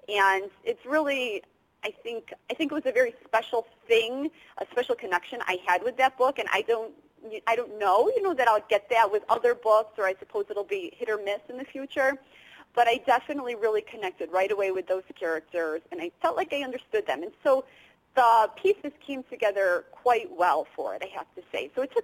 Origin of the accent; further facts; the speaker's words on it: Chicago, Illinois, United States; No, I am from Chicago, so a lot of the setting really, you know, does come from my own experiences.